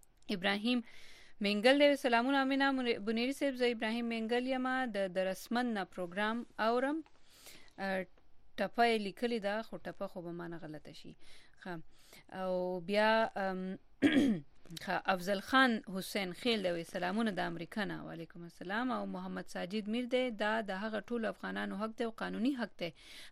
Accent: Laghman, Afghanistan; born there; افغانستان لغمان ولایت نه زه په افغانستان کې پیدا شوم او تر اوسه مې پاکستان نه دلیدلې

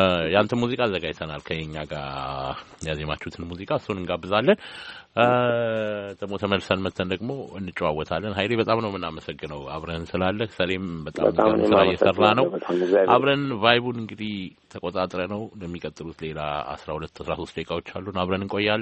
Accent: Addis Ababa, Ethiopia; now in abroad; ከፒያሳ ተሰደ ወደ ቦሌ ትምህርት ቤት አካባቢ ገባ ቦሌ መድኃኒዓለም ግን ኦሪጅናሊ ከፒያሳ ነኝ

